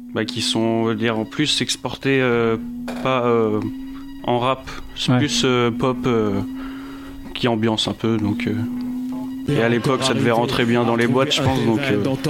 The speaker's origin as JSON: {"language": "French", "town": "Surgères", "region": "Nouvelle-Aquitaine", "country": "France", "tie": "born or raised there", "said": "Oui, je suis né à La Rochelle et après c'était Surgères. Quand j'étais plus petit, on n'habitait pas à Surgères, mais c'était dans le coin."}